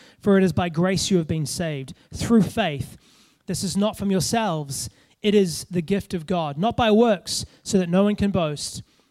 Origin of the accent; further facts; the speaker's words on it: New Zealand; now in Australia; I know that AFL is like big over here, but I'm a Kiwi boy, so it's Union for me.